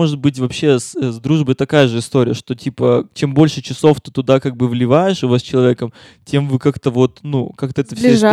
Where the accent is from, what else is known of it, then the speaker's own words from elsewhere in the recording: Birsk, Bashkortostan, Russia; я из Бирска, мы оба из маленьких городов